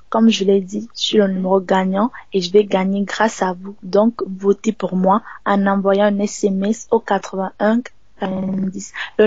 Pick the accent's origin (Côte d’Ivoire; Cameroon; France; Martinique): Cameroon; Le Cameroun est dans moi. Je suis camerounaise et le Cameroun est avec moi là, partout où je vais.